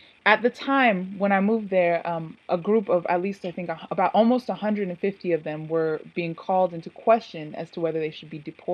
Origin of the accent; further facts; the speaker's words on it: United States; I almost felt like being American was a bigger deal, and that influenced my identity, and being a brown person of color with my phenotype